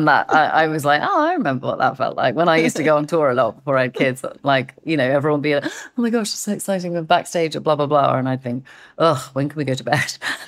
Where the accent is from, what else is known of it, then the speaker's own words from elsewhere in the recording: England, United Kingdom; I feel like I'm too English and too embarrassed to actually do all of that stuff, like keeping my dialect in between takes